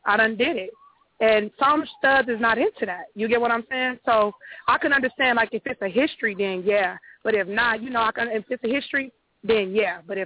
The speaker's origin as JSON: {"language": "English", "region": "California", "country": "United States", "said": "I have to ask that because I'm from Cali, and I went to Texas"}